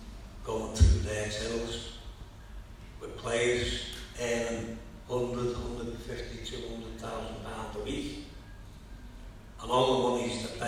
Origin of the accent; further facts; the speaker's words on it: Kirkby, North West England, United Kingdom; in 1984, I went on the streets in my hometown in Kirby doing collections for miners, for a miners support group, and collecting food for miners.